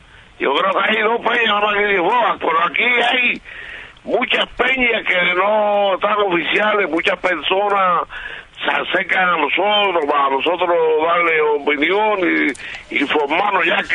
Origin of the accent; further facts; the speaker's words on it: Ponce, Puerto Rico; Somos de la Perla del Sur.